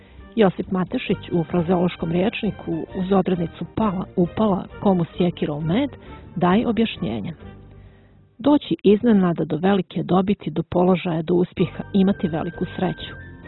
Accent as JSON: {"language": "Serbian", "country": "Montenegro", "said": "Ovdje kod nas u Crnoj Gori napadnuto je i samo ime jezika."}